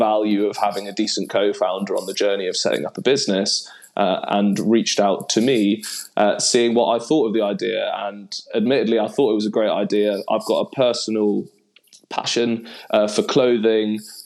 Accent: Newcastle, North East England, United Kingdom; accent: Geordie; moved away as an adult; now in London, United Kingdom; in the northeast of England, where I'm from. Despite not having a particularly strong Geordie accent, I am from Newcastle

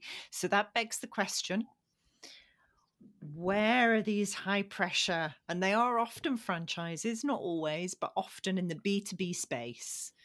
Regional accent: England, United Kingdom; now in Scotland; I'm not Scottish, by the way. I am English, but I happen to live in Scotland. Nobody guessed I was English.

